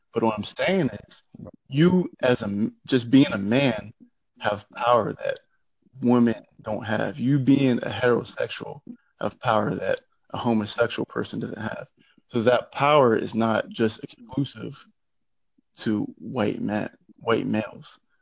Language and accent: English; Jamaica; And I'm Jamaican, the Caribbean, okay?